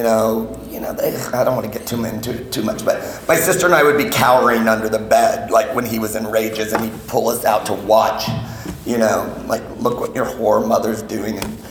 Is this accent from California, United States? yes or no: yes; Van Nuys, California, United States; You know, I was a minority in Van Nuys. And anyway, so I'm from Van Nuys, and you know, I grew up in that family